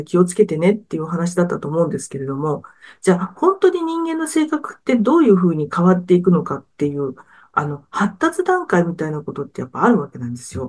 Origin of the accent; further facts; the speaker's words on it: Tokyo, Japan; もう私、生まれも育ちも東京なので